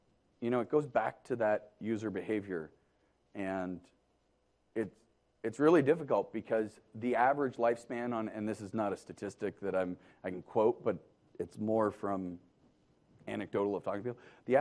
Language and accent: English; Toronto, Ontario, Canada; now in Seattle, United States; I'm from Toronto, so I know snow.